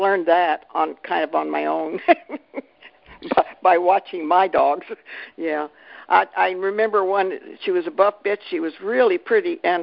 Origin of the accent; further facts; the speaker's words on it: California, United States; I'm from California, and I went to shows with people.